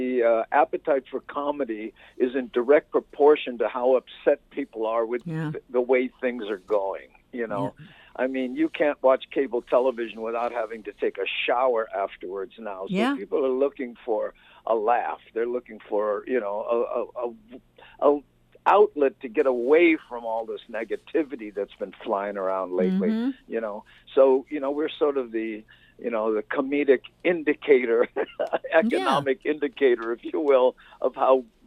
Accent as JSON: {"language": "English", "town": "Waianae", "region": "Hawaii", "country": "United States", "said": "even though I'm from Waianae, you know"}